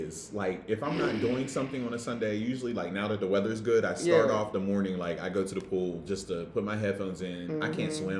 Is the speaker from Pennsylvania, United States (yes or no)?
yes; Pennsylvania, United States; I mean, I'm from Pennsylvania, but Manassas, PA, in the Westmoreland County area.